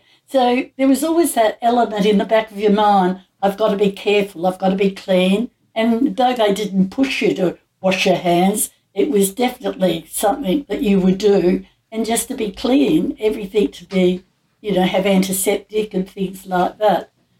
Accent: Adelaide, South Australia, Australia; And one little girl across the road from me died. I came from Adelaide.

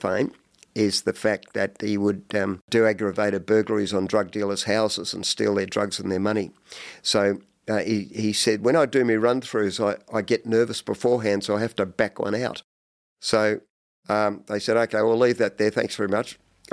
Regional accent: East Hawthorn, Victoria, Australia; but I grew up in East Hawthorne.

